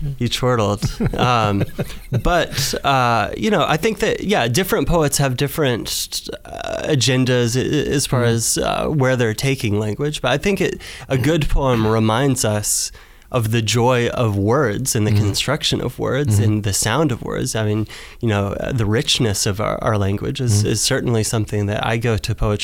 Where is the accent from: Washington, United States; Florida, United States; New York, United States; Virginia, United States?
Washington, United States; Port Townsend; So I grew up in Washington State, so quite far away from here in a small town called Port Townsend, which is a very poetic town, I think.